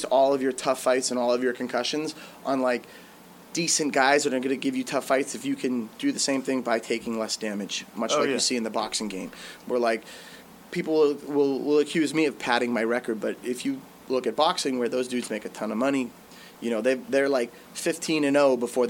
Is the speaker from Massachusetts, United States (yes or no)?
yes; Abington, Massachusetts, United States; we're from Abington, but he married a girl from Braintree.